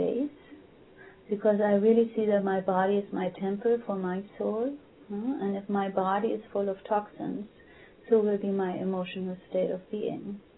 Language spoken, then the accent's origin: English; Germany; I come from Germany, you know, where I got fat liver as a child and all kinds of stuff because after the war